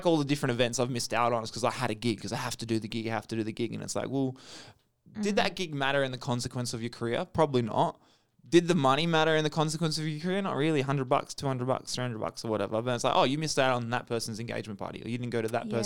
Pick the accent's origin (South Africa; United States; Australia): Australia; I'm Australian.